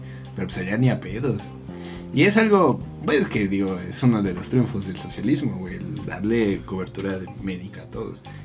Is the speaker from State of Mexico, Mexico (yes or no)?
no; Puebla, Mexico; O sea, igual, todos tenemos un acento, ¿no? O sea, a los poblanos nos bajan de que hablamos cantadito, güey.